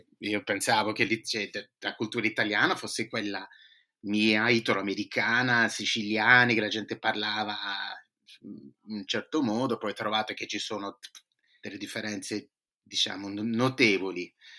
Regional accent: Boston, Massachusetts, United States; Io sono nato e cresciuto qui a Boston, di genitori italoamericani, io sono italoamericano, però ai tempi i miei figli di immigrati siciliani, abruzzesi, e poi si viveva in questo quartiere di Boston, si chiama Dorchester

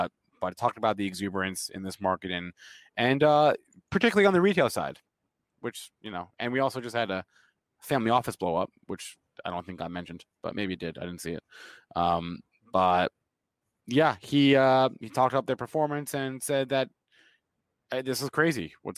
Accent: New Jersey, United States; cause I'm from New Jersey, but like, it's not close. It's outside Philadelphia, which basically might as well be in another country from where I grew up.

